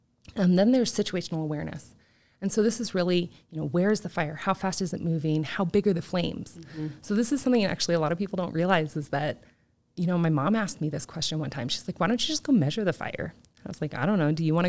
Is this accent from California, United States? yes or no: yes; San Diego, California, United States; well, I'm from San Diego, and we were evacuated, and one of my childhood friends lost his home, and we had smoke weeks where we couldn't go to school